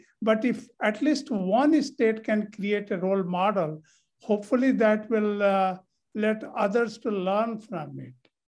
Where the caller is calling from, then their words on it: Baton Rouge, Louisiana, United States; I'm calling from Baton Rouge.